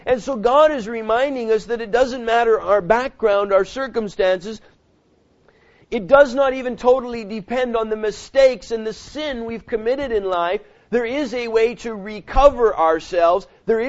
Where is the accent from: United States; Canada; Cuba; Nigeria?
Canada; Alberta; I grew up in Alberta, and I drove cattle truck and hauled cattle all over the places for a number of years